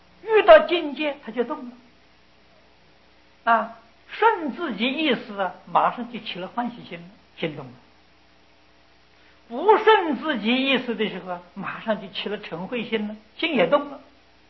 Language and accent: Chinese; China; 要是以我们中国人的讲法呢，30年叫一世。